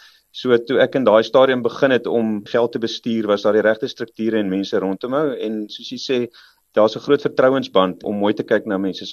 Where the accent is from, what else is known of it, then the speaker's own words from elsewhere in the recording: Bellville, Western Cape, South Africa; ek het in Bellville in die Kaap groot geword. Ek was in Bellpark Laerskool en toe in die Hoërskool Stellenberg.